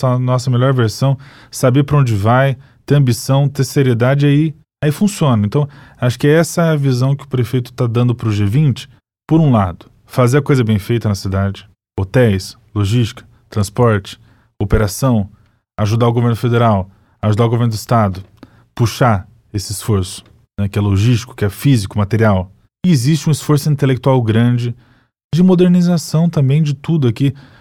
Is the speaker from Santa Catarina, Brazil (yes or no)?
no; Rio de Janeiro, Brazil; esses problemas que nos afetam, que nos incomodam como carioca